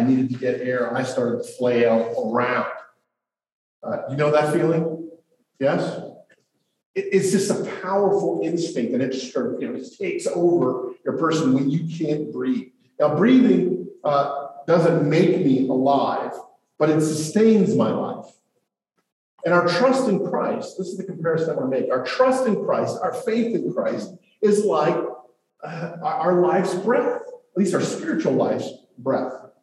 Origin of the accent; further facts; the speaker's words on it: East Coast, United States; I grew up on the East Coast, and I loved body surfing.